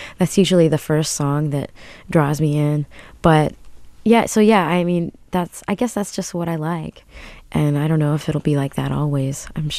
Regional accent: Texas, United States; now in New York, United States; I'm from Texas, but when I was in Texas, I wasn't really into anything but jazz.

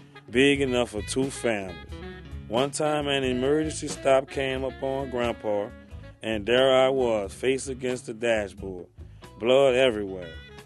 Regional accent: New Orleans, Louisiana, United States; Right now I'm 40 years old. I'm from the Desire Housing Complex, where God blessfully raised me up at.

